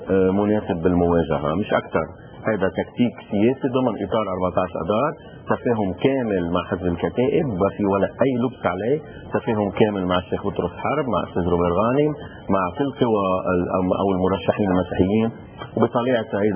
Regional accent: Lebanon; ويمكن نجحت من تخاذلنا نحن كلبنانيين

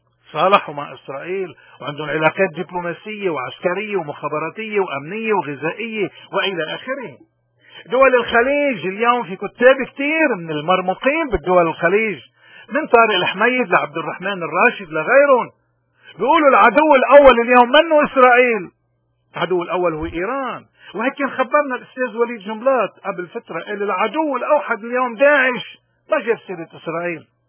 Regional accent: Lebanon; ونحن مش من اللي حدا بيقدر يستغبينا كلبنانيين. اللبناني ذكي كتير

